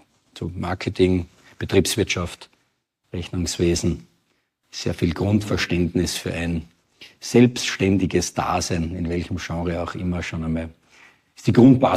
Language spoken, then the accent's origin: German; Austria; accent: Austrian dialect; auf den Spuren dieser alten Rockstars mit dem roten Faden halt meiner Mundart und dieser österreichischen Geschichten